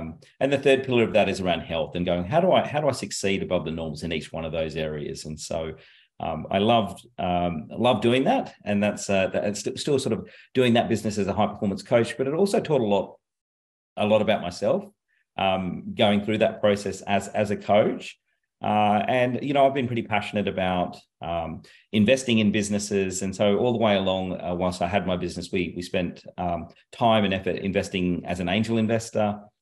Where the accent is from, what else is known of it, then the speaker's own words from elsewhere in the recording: Canberra, Australian Capital Territory, Australia; also born or lived in India; I've a bit of background around me. I've kind of grown up in Canberra. In fact, I was born in India. I grew up in Canberra, so I did all my primary school and high school here.